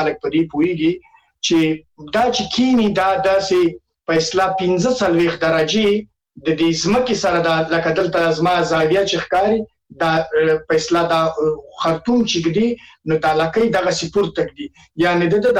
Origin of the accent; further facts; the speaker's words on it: Nangarhar, Afghanistan; زه د ننګرهار یم